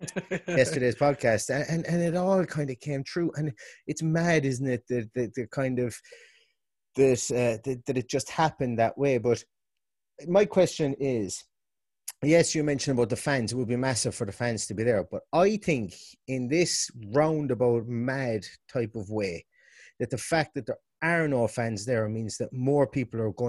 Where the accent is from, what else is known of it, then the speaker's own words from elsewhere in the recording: Limerick, Munster, Ireland; now in Galway, Ireland; I'm originally from Limerick, living above in Galway, looking to try and get a supporters club set up here in Connacht myself.